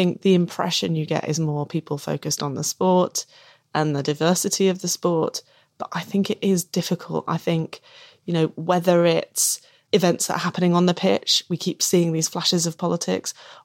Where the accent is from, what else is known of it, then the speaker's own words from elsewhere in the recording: England, United Kingdom; You know, I'm English and I'm not a part of that culture that pervaded before. This is a new way of being English and we're going to be really proud of it.